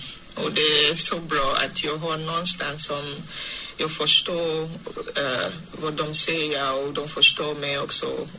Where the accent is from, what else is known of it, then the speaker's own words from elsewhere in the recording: Cameroon; Swedish is a second language; moved away as an adult; now in Sweden; Och jag är 31 år gammal. Jag kommer från Kamerun, och det ligger i centrala Afrika. Där bor mina föräldrar och syskon. Och jag kom till Sverige i december 2020.